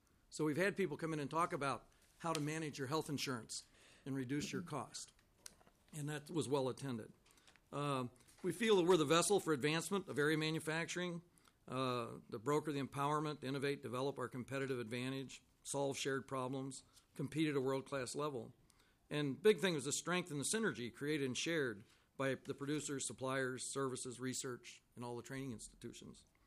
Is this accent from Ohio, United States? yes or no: yes; Ohio, United States; now in Minnesota, United States; And, you know, I grew up in Ohio.